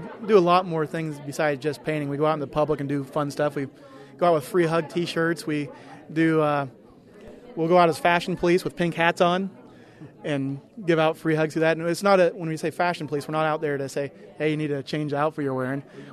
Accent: Kirkwood, Illinois, United States; also born or lived in Monmouth; I was born here in Monmouth, and I grew up in Kirkwood, which is a small town right next to here.

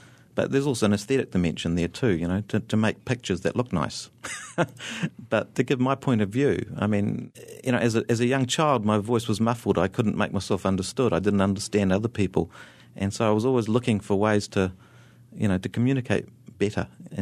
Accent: New Zealand; born there; moved away; I didn't feel like a Kiwi until I went back to where I was born. And that didn't happen until I was in my mid-30s. And as I flew back to New Zealand

